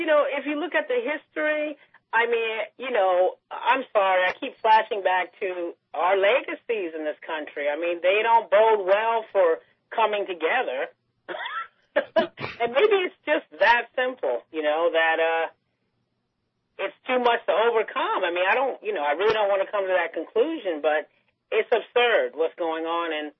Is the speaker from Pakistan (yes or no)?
no; United States; there's different issues that are just sort of mind-boggling to me, you know, being American.